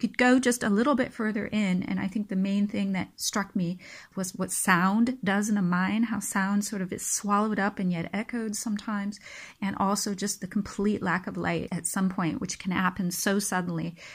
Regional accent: United States; now in Germany; one of the fundamental questions as an American, but living in Germany

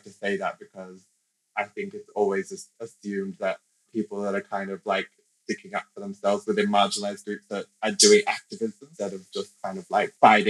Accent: Australia; first language English; I grew up in Australia and English is my first language.

